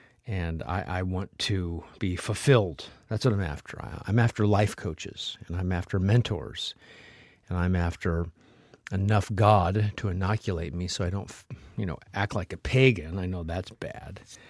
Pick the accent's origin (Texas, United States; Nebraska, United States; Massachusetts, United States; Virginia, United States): Nebraska, United States; I should, because he's a senator from my home state of Nebraska.